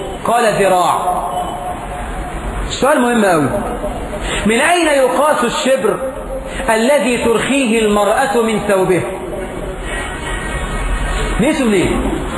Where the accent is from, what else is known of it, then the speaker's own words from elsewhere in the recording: Egypt; إحنا في مصر يبدو أن إحنا فهمنا حديث النبي بالمقلوب